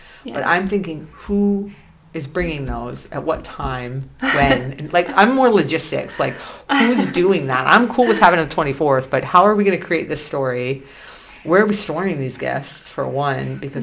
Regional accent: United States; And it's not fair to just do it on the 24th because I'm an American and I want on the 25th.

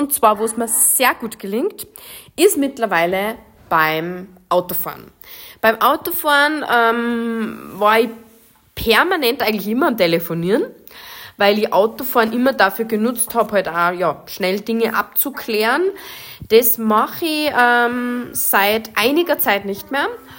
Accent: Tyrol, Austria; ich selbst bin aus Tirol

